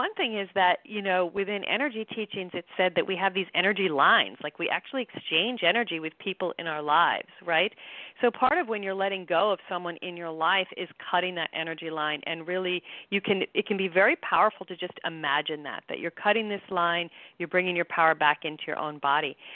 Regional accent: Minneapolis, Minnesota, United States; But I have Midwestern roots. Are you picking up a Midwestern? my whole family's from Minnesota. I grew up in Minneapolis.

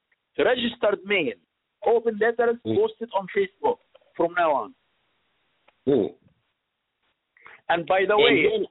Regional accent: Egypt; English is a second language; now in United States; I grew up in Egypt, and I did not experience any serious discrimination in Egypt.

